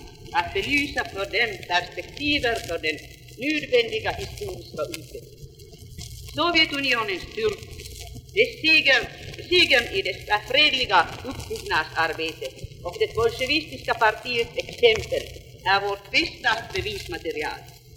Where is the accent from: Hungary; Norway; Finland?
Finland; också hos oss hemma i Finland som det har